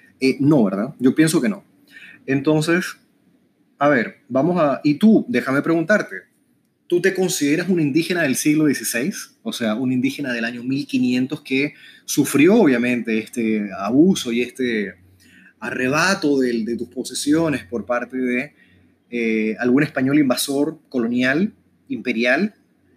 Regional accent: Chile; cuando yo era niño y estaba creciendo en Chile

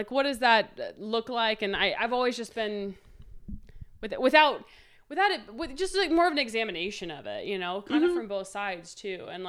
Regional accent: Midwest, United States; I have a lot of friends and family. I'm from the Midwest.

